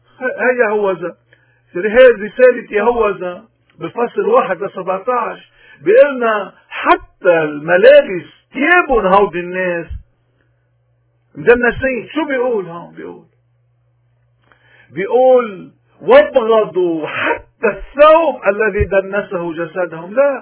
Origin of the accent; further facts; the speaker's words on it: Lebanon; طيب يا خي نحن كلبنانيين بدنا نسأل هذا الإنسان